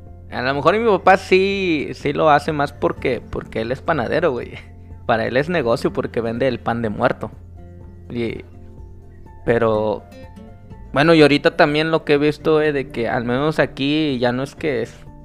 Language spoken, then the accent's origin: Spanish; San Luis Potosí, Mexico; De allá de donde vengo, San Luis Potosí, es como que muy fácil conseguir todo el material que ocupas.